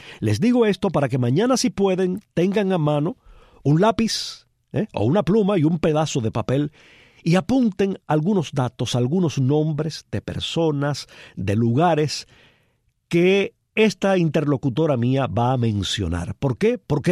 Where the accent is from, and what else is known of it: Cuba